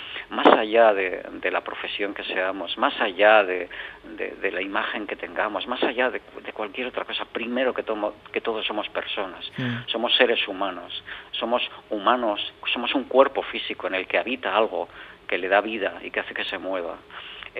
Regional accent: Bilbao, Basque Country, Spain; moved away as an adult; now in Valencia, Spain; Yo soy de Bilbao y entonces cuando vine a Valencia, hace ya un montón de años

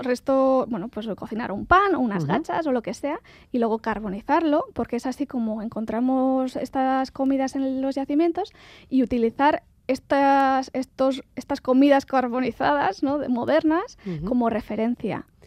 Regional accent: Basque Country, Spain; now in Paris, France; venir al País Vasco, que es de donde soy y donde me gustaría seguir con mis investigaciones.

